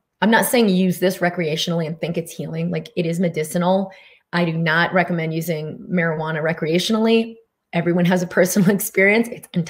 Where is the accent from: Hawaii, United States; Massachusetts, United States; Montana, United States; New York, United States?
Massachusetts, United States; Boston; I grew up in Boston. I didn't even know a spiritual person in my entire life.